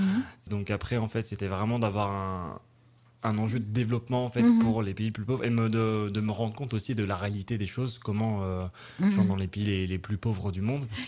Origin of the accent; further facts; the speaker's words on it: Pays de la Loire, France; Donc moi, je suis originaire de la Mayenne depuis tout petit.